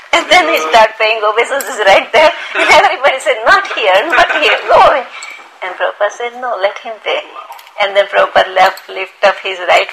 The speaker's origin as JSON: {"language": "English", "country": "India", "said": "You should not, because I was from India, so I didn't know."}